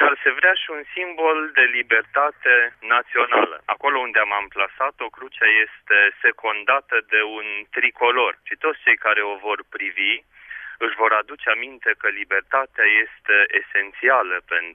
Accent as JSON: {"language": "Romanian", "town": "Borlovenii Vechi", "region": "Caraș-Severin", "country": "Romania", "tie": "born or raised there", "said": "parohia pe care eu o păstoresc, Borlovenii Vechi, care este și satul meu drag natal"}